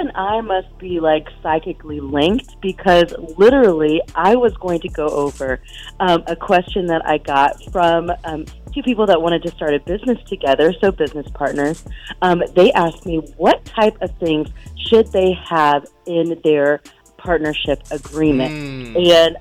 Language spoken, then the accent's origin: English; Wichita, Kansas, United States; now in Kansas City, United States; Actually, no, because I'm from Wichita.